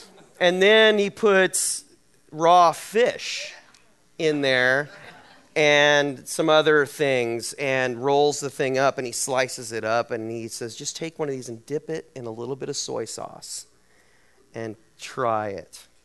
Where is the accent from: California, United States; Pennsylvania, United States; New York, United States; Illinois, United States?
California, United States; So I grew up in Central California, and I don't know if it's the culture of Central California or whether it's simply the culture of my family